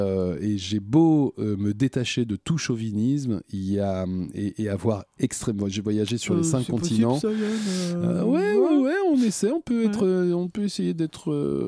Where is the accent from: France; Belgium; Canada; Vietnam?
France; on nous entend plus qu'on nous voit arriver, nous Français, avec notre accent débordant de cuisses de grenouille.